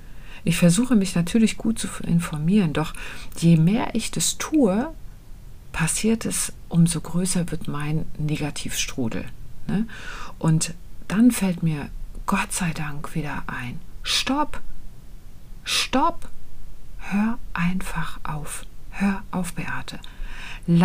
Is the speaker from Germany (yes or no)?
yes; Kühlungsborn, Mecklenburg-Vorpommern, Germany; Ich bin nämlich im Urlaub in Kühlungsborn an der Ostsee. Da fahre ich einmal im Jahr hin, weil das eben meine Heimat ist.